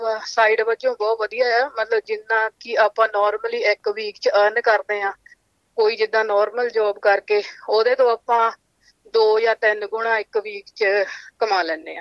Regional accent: Phagwara, Punjab, India; moved away as an adult; now in Australia; ਮੈਂ ਪੰਜਾਬ ਤੋਂ ਗ੍ਰਹਿਆਂ ਤੋਂ ਆ, ਫਗਵਾੜੇ ਦੇ ਨਾਲ ਆ, ਸ਼ਹਿਰ ਹੀ ਆ ਬਟ ਛੋਟਾ ਸ਼ਹਿਰ ਆ। ਤੇ ਮੇਰੀ ਫੈਮਿਲੀ ਚ ਮੰਮੀ ਆ, ਭਰਾ ਆ, ਤੇ ਆਸਟ੍ਰੇਲੀਆ ਆਈ ਸੀਗੀ 2013 ਵਿੱਚ। ਹਾਂਜੀ 7 ਸਾਲ ਹੋ ਗਏ।

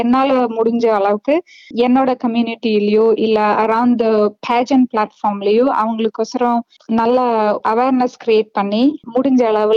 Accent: Coimbatore, Tamil Nadu, India; moved away as an adult; now in Australia; ஒரு சாதாரண பொண்ணுதான். நான் பிறந்து வளர்ந்தது எல்லாமே இந்தியா, கோயம்புத்தூர்ல தான் நான் பிறந்து வளர்ந்தேன். அதுக்கப்புறம் திருமணமாகி ஆஸ்திரேலியாவுக்கு வந்தேன்.

